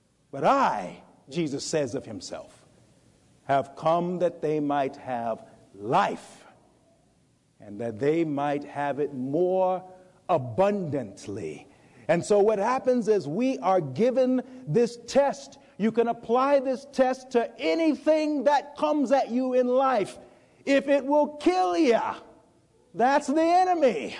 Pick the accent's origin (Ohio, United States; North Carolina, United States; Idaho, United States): North Carolina, United States; Many of you know I'm from North Carolina, and their main export used to be tobacco.